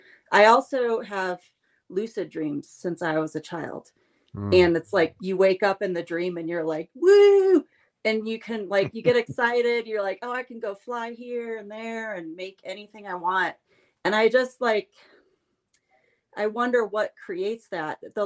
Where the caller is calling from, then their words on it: Colorado, United States; I'm in Colorado tonight.